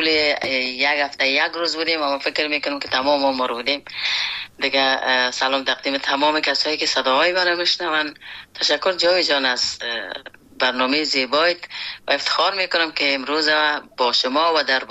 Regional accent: Afghanistan; now in Iran; وقتی که ما در ایران از افغانستان آمدم

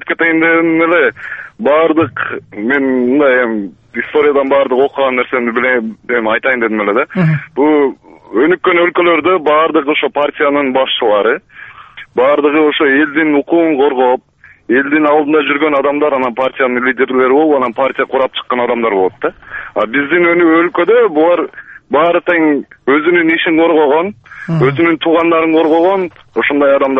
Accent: Bishkek, Kyrgyzstan; мен Бишкектен болом … Жаш ишкерлерден болом да.

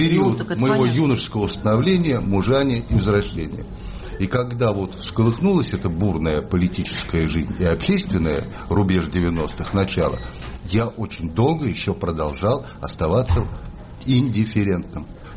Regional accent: Saratov, Saratov Oblast, Russia; родившись в Саратовской области и живя в городе Саратове, провинциальном большом, закрытом городе, промышленном

